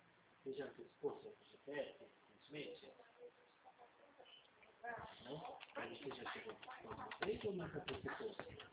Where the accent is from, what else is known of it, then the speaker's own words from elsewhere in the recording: São Roque, São Paulo, Brazil; Eu sou de São Roque, interior de São Paulo.